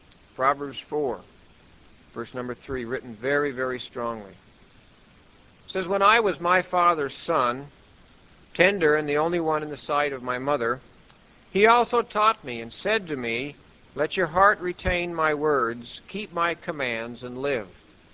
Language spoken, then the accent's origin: English; Butte, Montana, United States; also born or lived in Anaconda; I've worked in smelters growing up in Butte and Anaconda, Montana. That was all mining in there.